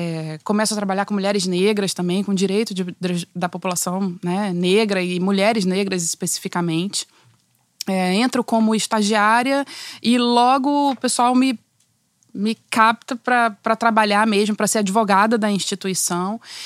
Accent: Salvador, Bahia, Brazil; now in Rio de Janeiro, Brazil; Nasci em Salvador, sou soteropolitana. Uhum. Já vivo no Rio há muitos, muitos anos

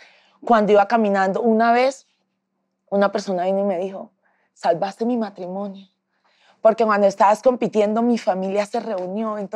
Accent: Antioquia, Colombia; pues todo el mundo sabe, soy del Urabá antioqueño

